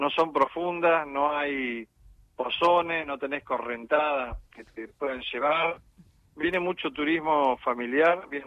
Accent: Viedma, Río Negro, Argentina; Yo soy de Viedma. Nací en Viedma.

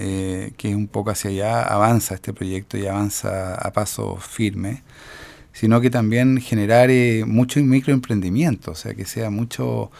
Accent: Santiago, Santiago Metropolitan Region, Chile; Yo vengo de Santiago y, bueno, aquí vine a conocer Chiloé, imagínense.

